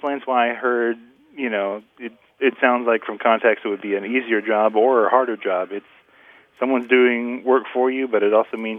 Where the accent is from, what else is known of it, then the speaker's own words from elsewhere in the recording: Abilene, Texas, United States; I'm from Abilene, Texas.